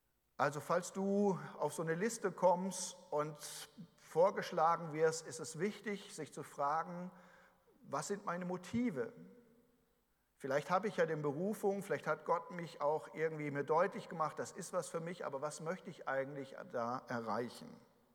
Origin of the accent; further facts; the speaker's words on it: Germany; Ich möchte jetzt nicht seine Politik beurteilen, das kann ich als Deutscher, ist so ein bisschen anmaßend zu sagen, was ist falsch oder richtig.